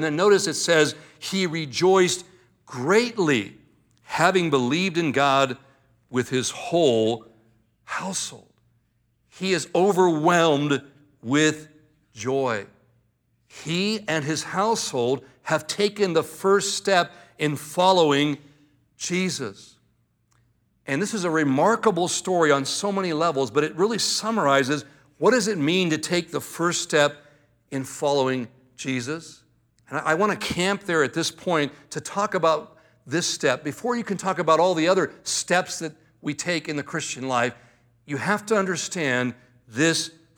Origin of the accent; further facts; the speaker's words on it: California, United States; now in Boise, United States; It's the first time I've ever experienced an earthquake here in the Boise area. Now, I came from Southern California, where we had lots of different earthquakes at different times.